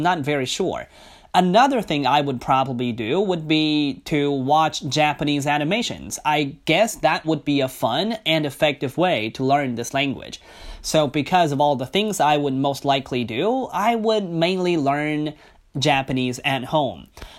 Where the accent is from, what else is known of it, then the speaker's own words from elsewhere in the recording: Beijing, China; English is a second language; But I am from Beijing, I speak Mandarin and some English, so I am bilingual, whereas she is multilingual.